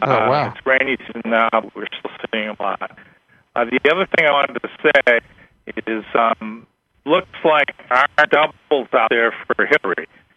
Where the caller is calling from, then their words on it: Costa Rica; Yeah, I am calling from Costa Rica.